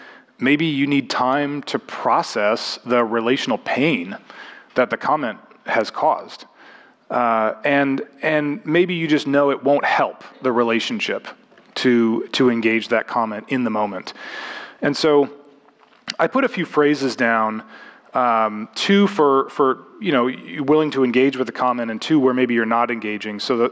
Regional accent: Alaska, United States; My church environment growing up, which was kind of a nominal Baptist environment growing up in Alaska

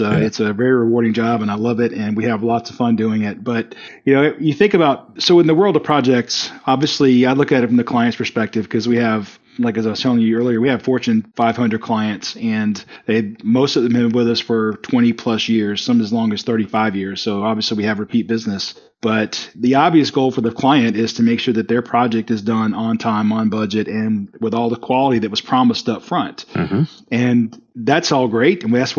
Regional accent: South Carolina, United States; So I grew up in South Carolina, although nobody will be able to tell it on this call because I don't talk slow at all.

